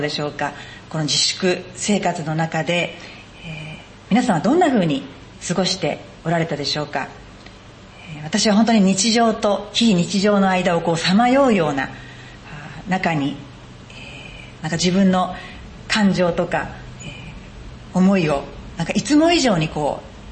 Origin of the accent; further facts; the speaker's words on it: Chiba, Japan; also born or lived in Nerima; 出身は練馬で生まれたんですけれども、小さい時に千葉市に引っ越してまいりました。